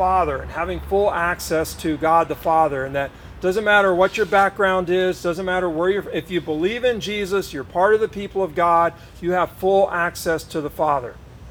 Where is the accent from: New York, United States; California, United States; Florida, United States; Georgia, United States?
California, United States; everybody's looking at me like, where are you from? I'm from Southern California.